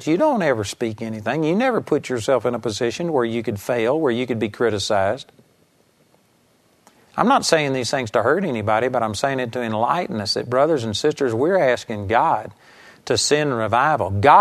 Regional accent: Arlington, Texas, United States; I grew up in Arlington, Texas

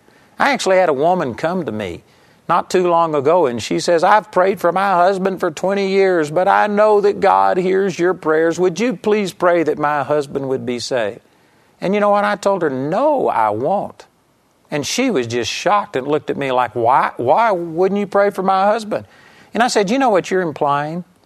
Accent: Arlington, Texas, United States; I grew up in Arlington, Texas

